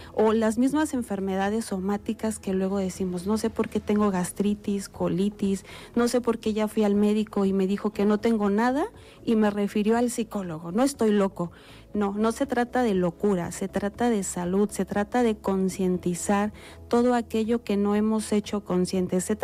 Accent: Mexico; un día donde todavía tenemos muchas emociones derivadas del partido que todos vivimos como mexicanos en el Mundial.

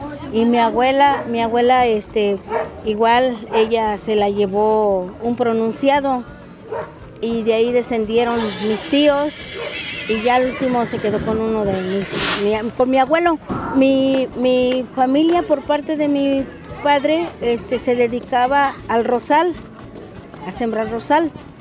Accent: Guerrero, Mexico; now in Morelos, Mexico; igual nosotros nos venimos, ahora sí que nos venimos de Guerrero, nos venimos para acá, para Morelos

